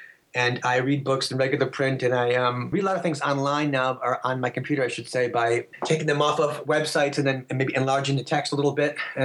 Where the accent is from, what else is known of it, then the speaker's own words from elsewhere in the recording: Portsmouth, New Hampshire, United States; I'm a writer from Portsmouth, New Hampshire. I live about an hour north of Boston.